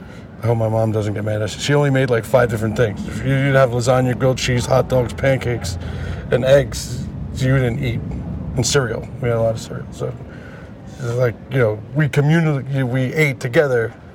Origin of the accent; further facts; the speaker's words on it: Long Island, New York, United States; now in Queens, United States; I was brought up in New York, Long Island, New York. Worked my way to Queens. Now I live in Queens.